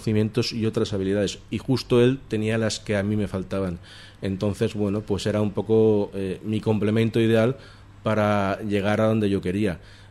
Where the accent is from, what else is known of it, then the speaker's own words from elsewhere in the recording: Castellón de la Plana, Valencian Community, Spain; soy de Castellón y tiene sus cosas buenas y sus cosas malas. Y aparte de economista y castellonense